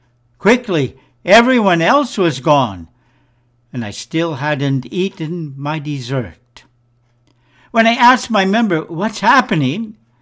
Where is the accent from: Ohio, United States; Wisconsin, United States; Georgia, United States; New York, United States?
Wisconsin, United States; Green Bay; Growing up near Green Bay, I knew the word hurricane, but I had never felt the fury of such a storm.